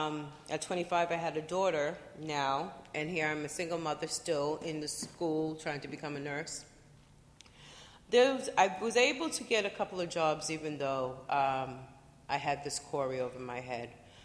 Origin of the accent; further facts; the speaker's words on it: Boston, Massachusetts, United States; I grew up in Boston for many years.